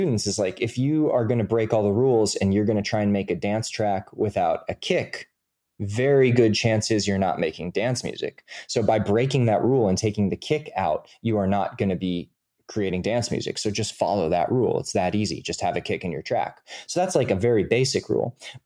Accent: Hawaii, United States; I am from Hawaii and have a very deep and abiding fear of the ocean

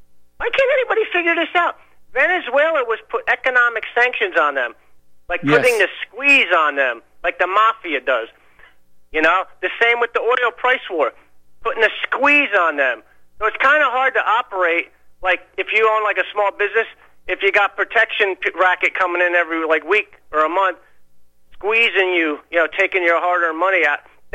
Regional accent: Los Angeles, California, United States; And then real quick … from Los Angeles.

